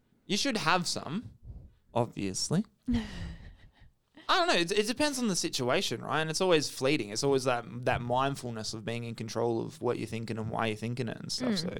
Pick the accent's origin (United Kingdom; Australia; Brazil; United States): Australia; I'm Australian.